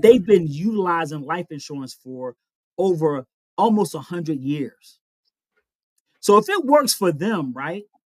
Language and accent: English; Philadelphia, Pennsylvania, United States; Growing up in North Philly, and you the youngest of 8 kids